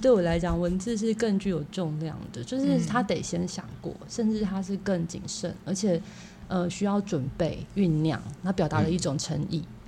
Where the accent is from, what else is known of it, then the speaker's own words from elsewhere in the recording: Puli, Nantou County, Taiwan; 我是山城的小孩，就是我在埔里出生。那我的记忆，生命记忆里面比较多是跟山林有关。那可是我妈妈是高雄人